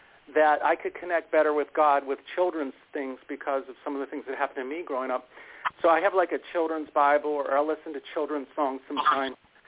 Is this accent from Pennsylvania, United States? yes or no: yes; Pittsburgh, Pennsylvania, United States; There's a guy from my hometown of Pittsburgh, Frank Gorshwin